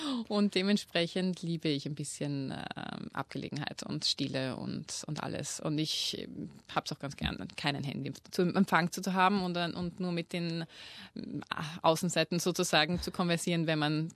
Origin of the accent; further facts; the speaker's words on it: Vienna, Austria; da habe ich echt ein Glück gehabt, als Kind in Wien aufzuwachsen oder in der Nähe von Wien